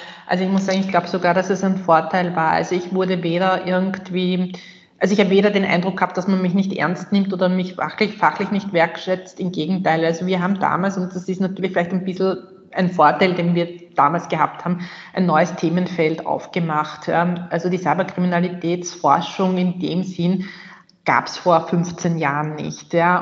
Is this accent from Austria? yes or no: yes; Austria; bei uns in Österreich